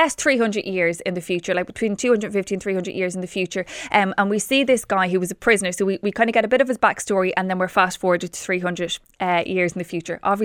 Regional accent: Ireland; But we do, you know, as Irish, we do have an awful lot of talent.

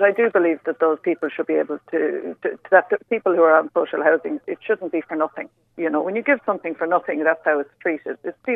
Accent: Galway, Connacht, Ireland; moved away as an adult; now in Dublin, Ireland; I lived in Galway. I'm from Galway. So, I had to come up to Dublin, go to college, work my way through college, and then find a job, settle down, and make a life for myself.

